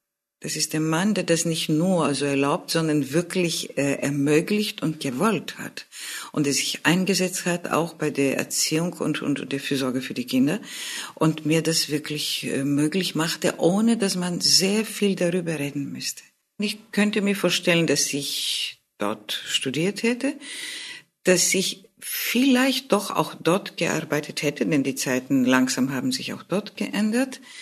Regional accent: Greece; first language Greek; German is a second language; Ich liebe meine griechische Sprache und ich liebe meine Heimat.

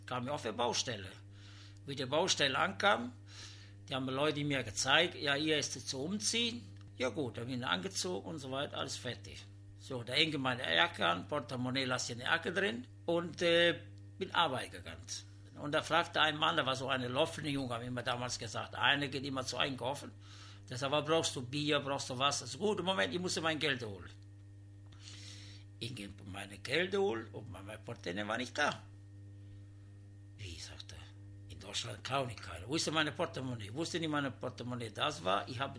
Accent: Italy; now in Germany; ich habe meine Enkelkinder hier und ich will nicht zurückgehen nach Italien, weil ich habe meine Rente hier

